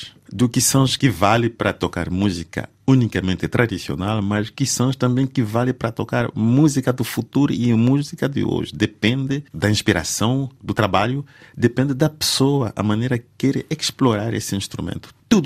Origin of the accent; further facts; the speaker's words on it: Angola; saber como me posicionar como angolano